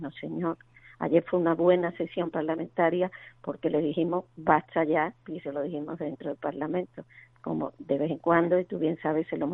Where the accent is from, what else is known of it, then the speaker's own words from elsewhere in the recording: Spain; como española